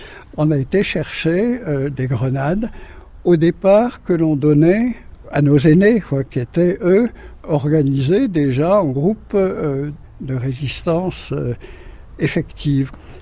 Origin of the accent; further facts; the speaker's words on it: Camaret, Brittany, France; born there; Je suis né à Camaret, c'est-à-dire, les gens quand ils regardent une carte, ils disent « Camaret, c'est tout au bout là-bas, tout au bout là-bas ». Alors, je suis né tout au bout là-bas, dans une usine où mon père travaillait, et puis ma mère était institutrice à Camaret.